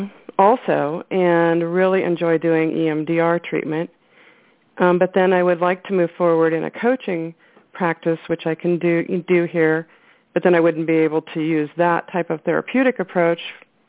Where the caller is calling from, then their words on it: Arizona, United States; From Arizona.